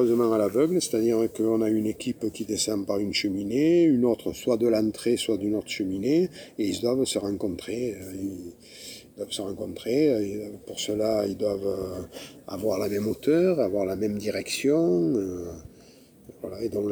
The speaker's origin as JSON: {"language": "French", "town": "Cernac", "region": "Occitanie", "country": "France", "tie": "born or raised there", "said": "Oui, je suis natif de Cernac."}